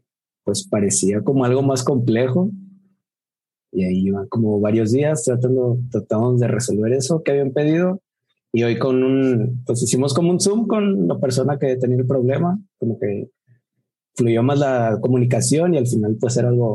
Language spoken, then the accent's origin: Spanish; Colima, Mexico; de Colima también.